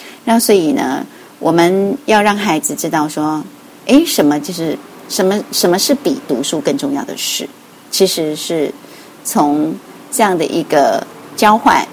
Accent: Taiwan; now in Australia; 其实我们台湾人真的是勤劳、负责、乐观，而且呢勇于进取跟学习。就是即使我为了学习也带了两个孩子来到澳大利亚

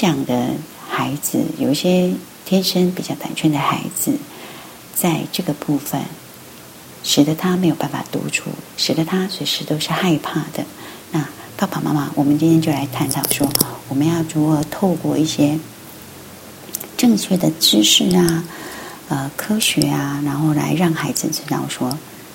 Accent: China; 毕竟我们是中国人嘛

